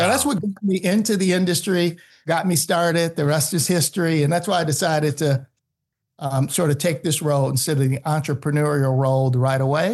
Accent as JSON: {"language": "English", "town": "Detroit", "region": "Michigan", "country": "United States", "tie": "born or raised there", "said": "And the Dolphins are going next to Detroit, which is my hometown."}